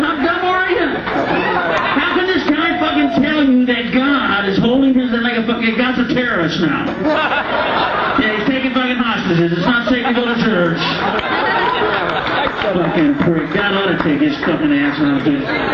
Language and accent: English; Peoria, Illinois, United States; also born or lived in Yakima, Washington; I'm originally from Illinois. I had to run away from that fucking statement. We got the fuck out, dude. I was in Peoria originally